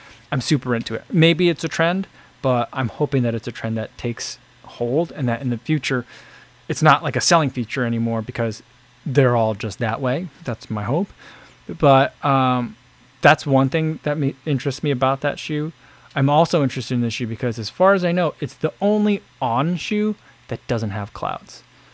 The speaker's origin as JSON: {"language": "English", "region": "New Jersey", "country": "United States", "tie": "born or raised there", "said": "I never had pimento cheese growing up in New Jersey. I never experienced it, never even heard of it."}